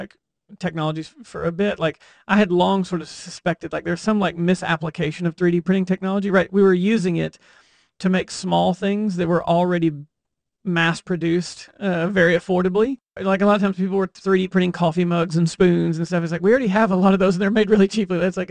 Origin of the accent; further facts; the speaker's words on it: Texas, United States; So yeah, growing up on the Gulf Coast of Texas, my parents' home and my whole town, 95% of the town was substantially damaged in that hurricane.